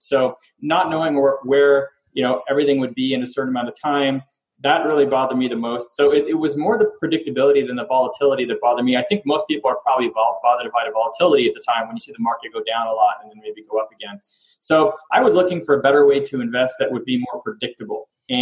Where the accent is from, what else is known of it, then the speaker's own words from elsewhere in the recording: Montreal, Quebec, Canada; moved away as an adult; also born or lived in Philadelphia, United States; now in United States; I'm originally from Montreal, Canada, moved down to Philadelphia, did my MBA over at UPenn or Wharton